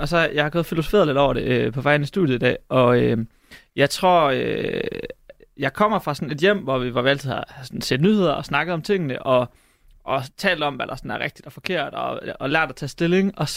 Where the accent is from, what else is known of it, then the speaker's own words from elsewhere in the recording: Hobro, North Denmark Region, Denmark; Jeg er fra Hobro, og der er en årlig byfest